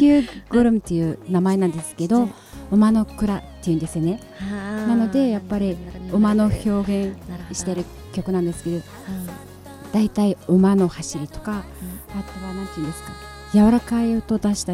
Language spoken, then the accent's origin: Japanese; Uvs, Mongolia; Japanese is a second language; 実は私西モンゴルなんですけど、